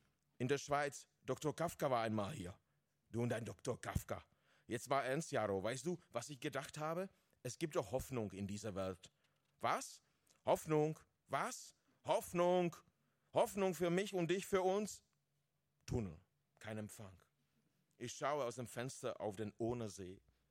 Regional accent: Czechia; German is a second language; Ja, ich komme aus Tschechien, wohne mittlerweile aber irgendwo zwischen Böhmen und Berlin.

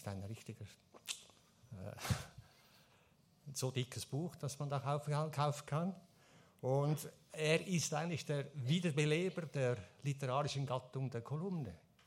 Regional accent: Switzerland; Auf die sind wir Schweizer natürlich auch stolz.

